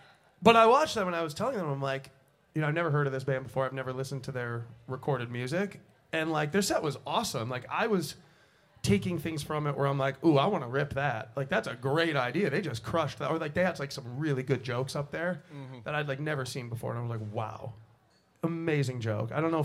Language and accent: English; Los Angeles, California, United States; I'm from Los Angeles. I'm like born, raised, currently live in Los Angeles. My family's all there with me, and it's like, that's my home.